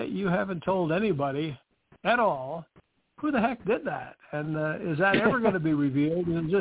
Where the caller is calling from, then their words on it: Denver, Colorado, United States; My number looks like I'm calling from North Hollywood, but actually I'm calling from Denver.